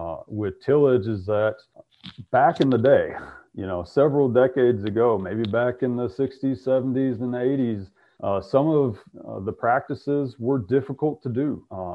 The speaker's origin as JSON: {"language": "English", "region": "Arkansas", "country": "United States", "tie": "born or raised there", "also_born_or_lived": "Iowa", "lives_now": "North Dakota, United States", "said": "I was born and raised in Arkansas. And then as you just mentioned, Abby, I spent a number of years in Iowa doing research and now I'm up in North Dakota."}